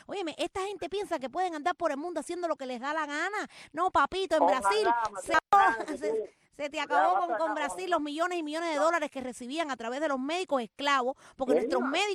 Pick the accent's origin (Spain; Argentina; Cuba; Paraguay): Cuba; moved away; Y una vez que salimos de Cuba, descubrimos nuestra realidad.